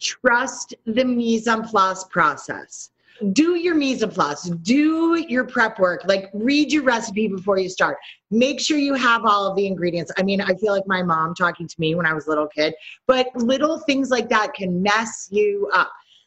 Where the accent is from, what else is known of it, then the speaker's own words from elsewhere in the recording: New York City, New York, United States; because I am from New York City. I'm a professional chef.